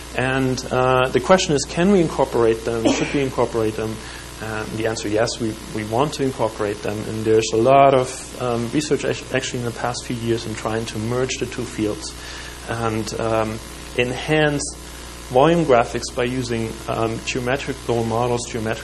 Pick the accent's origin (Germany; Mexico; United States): Germany; moved away as an adult; now in Canada; another step as to have less reasons for me to return to Germany, I guess.